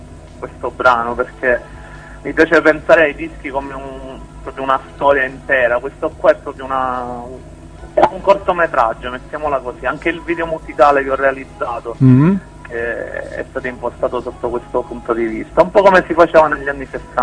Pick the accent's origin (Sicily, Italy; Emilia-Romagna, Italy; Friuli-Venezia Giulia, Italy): Sicily, Italy; che si trovava in pieno centro in Sicilia, proprio al centro preciso della Sicilia, che insomma è la mia terra